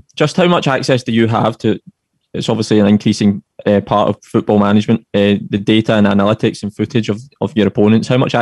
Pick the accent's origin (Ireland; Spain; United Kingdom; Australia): United Kingdom; Scotland; as Scottish football fans